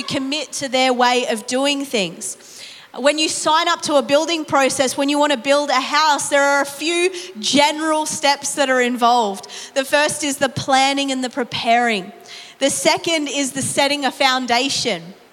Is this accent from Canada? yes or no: no; New Zealand; also born or lived in England / Australia; now in Germany; I was born into a Muslim family. My dad is Iranian, mum's Irish. I was born in England, raised in New Zealand, spent most of my life living in Australia, and now I live in Germany on the border of France and Switzerland.